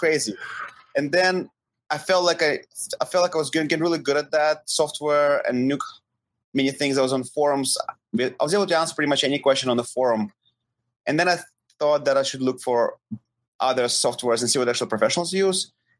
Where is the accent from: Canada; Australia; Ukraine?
Ukraine; moved away as an adult; now in United States; So I came to US after high school. So I was born in Ukraine and studied in Ukraine. Went to school in Ukraine and then came to US to go to university.